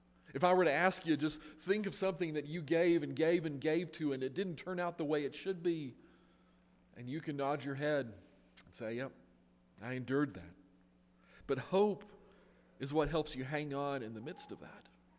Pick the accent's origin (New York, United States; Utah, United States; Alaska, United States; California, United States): Utah, United States; Salt Lake City; I'm from Salt Lake, and we don't have alligators for fish in Utah.